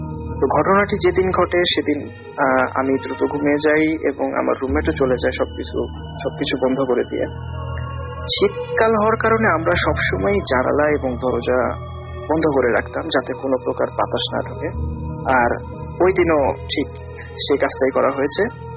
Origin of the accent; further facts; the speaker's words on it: Sirajganj, Rajshahi Division, Bangladesh; now in China; আমি বর্তমানে চায়নাতে পড়ালেখা করছি, আর আমার দেশের বাড়ি সিরাজগঞ্জ।